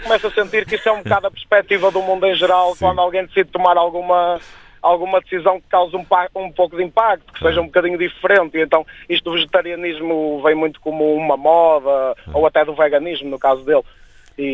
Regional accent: Guimarães, Norte, Portugal; eu sou da zona de Guimarães

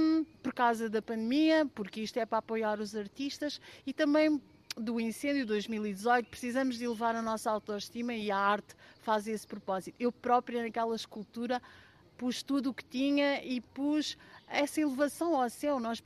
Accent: Alenquer, Lisbon, Portugal; now in Monchique, Portugal; Sim, eu vim de Alenquer e fiquei apaixonada por Monchique

